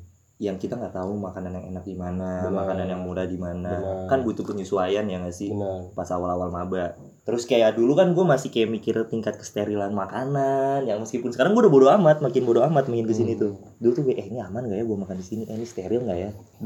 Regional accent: Bandung, West Java, Indonesia; Gue kan dari Bandung ya, gue kangen banget masakan Sunda, kayak seblak, cemilan-cemilannya lah, cilok.

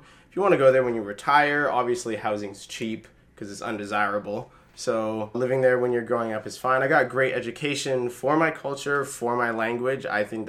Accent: Wikwemikong, Ontario, Canada; also born or lived in Sudbury; I grew up in Wequemecong First Nations, which is an unceded reservation on Manitoulin Island in Ontario, obviously. I was born in Sudbury, but I only really stayed there for a couple years.

